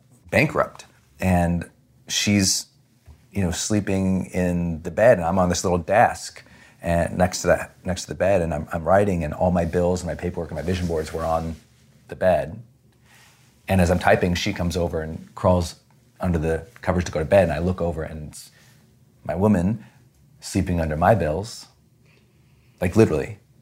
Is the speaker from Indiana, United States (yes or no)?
no; Montana, United States; Growing up in Montana, we just had nothing.